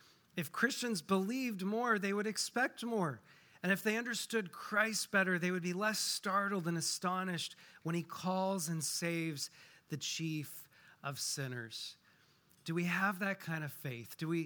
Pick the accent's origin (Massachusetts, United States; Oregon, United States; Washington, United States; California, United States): Washington, United States; I grew up in a small town that was just surrounded by wheat fields.